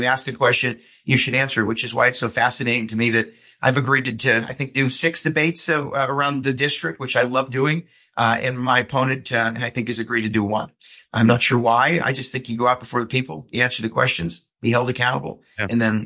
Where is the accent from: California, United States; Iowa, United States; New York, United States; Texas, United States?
New York, United States; I grew up in the Hudson River Valley in upstate New York.